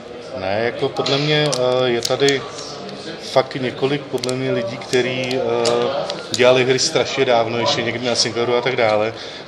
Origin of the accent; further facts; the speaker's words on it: Moravia, Czechia; Jsem sice z Moravy, jako